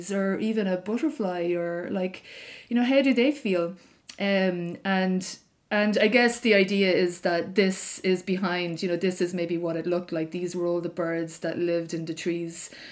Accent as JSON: {"language": "English", "country": "Ireland", "said": "as like Irish people"}